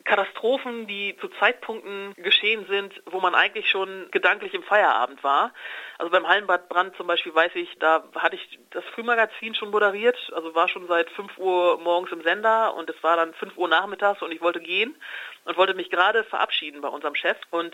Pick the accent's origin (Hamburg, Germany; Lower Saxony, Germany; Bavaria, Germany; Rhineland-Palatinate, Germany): Lower Saxony, Germany; Nordhorn; für mich als gebürtige Nordhornerin ist es natürlich auch eine große Ehre gewesen